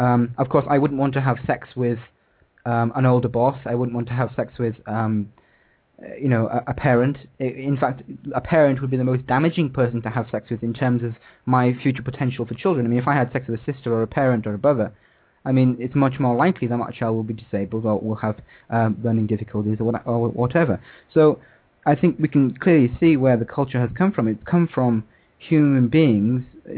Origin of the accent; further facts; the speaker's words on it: United Kingdom; I'm actually British, I'm sure you can tell